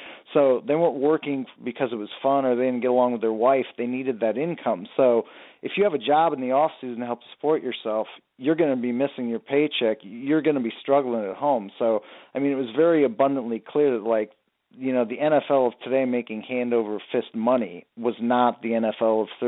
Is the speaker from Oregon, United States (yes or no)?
yes; Oregon, United States; We didn't have a pro team where I grew up in Oregon.